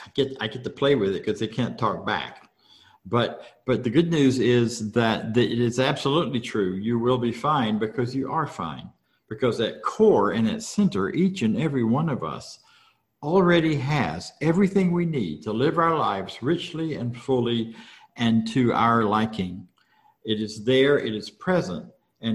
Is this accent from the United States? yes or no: yes; Florida, United States; which was surprising because I grew up in Florida.